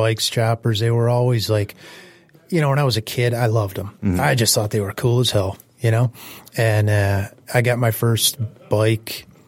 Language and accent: English; Warren, United States; Like when I was growing, I grew up in Warren, you know